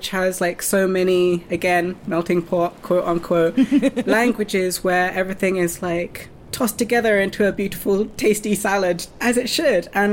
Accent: United Kingdom; I've been commissioned quite a few times to only talk about being a British, mixed-race, white and Japanese person who is non-binary, who is neurodiverse

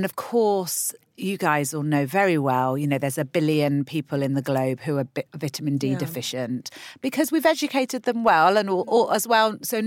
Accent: London, United Kingdom; No, we're from London, but yes, we have visited Saint-Tropez.

